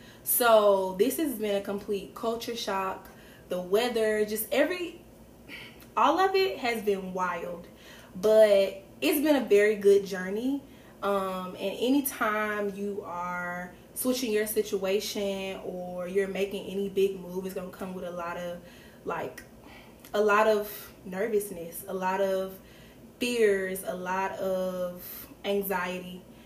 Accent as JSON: {"language": "English", "town": "Decatur", "region": "Georgia", "country": "United States", "lives_now": "Kansas City, United States", "said": "If you know, I am from Decatur, Georgia, which is the east side of Metro Atlanta."}